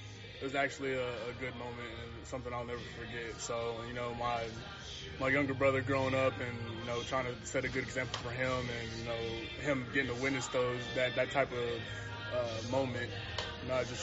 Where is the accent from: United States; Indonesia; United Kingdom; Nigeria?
United States; Oklahoma; Yes, he actually he's told me quite a bit of stories, and us both being from Oklahoma, it's kind of cool, you know, small world.